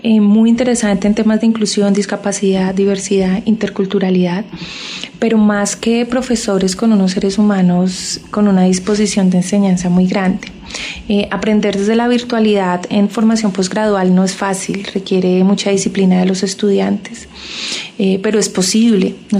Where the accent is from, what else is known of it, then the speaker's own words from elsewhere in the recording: Colombia; como profes colombianos.